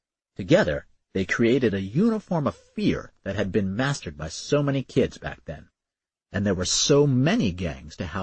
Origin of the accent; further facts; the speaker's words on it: New York City, New York, United States; I grew up in New York City during a time when gang activity was so rampant that it felt normal.